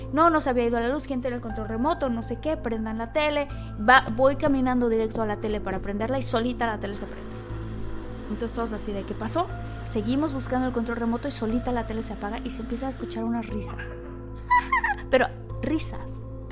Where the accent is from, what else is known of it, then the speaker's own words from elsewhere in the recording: Villahermosa, Tabasco, Mexico; entre las historias que tengo que contar, una de ellas es que yo crecí en Villahermosa. Y en Tabasco, en la selva